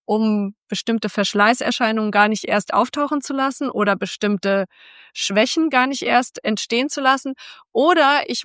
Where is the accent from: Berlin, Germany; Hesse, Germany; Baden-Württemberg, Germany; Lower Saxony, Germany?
Hesse, Germany; Frankfurt am Main; ich komme aus Frankfurt am Main, da gab es, glaube ich, zwei Yoga-Studios oder so.